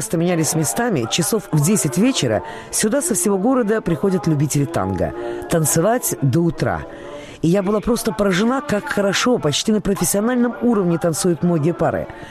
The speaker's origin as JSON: {"language": "Russian", "region": "Riga", "country": "Latvia", "lives_now": "London, United Kingdom", "said": "Мои друзья, художники Зоя Фролова и Янис Якобсен, они, как и я, тоже из Риги"}